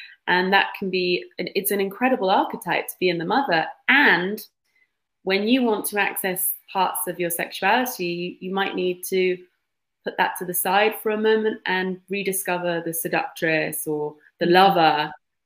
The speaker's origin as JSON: {"language": "English", "country": "United Kingdom", "said": "I am a British woman."}